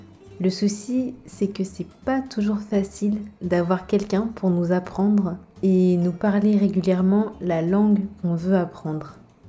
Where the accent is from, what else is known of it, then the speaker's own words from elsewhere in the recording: Paris, Île-de-France, France; je suis française. Je suis née et j'ai grandi à Paris et en région parisienne et je suis passionnée d'apprentissage de langues étrangères. J'ai appris et je continue d'apprendre l'anglais, l'espagnol et le chinois mandarin.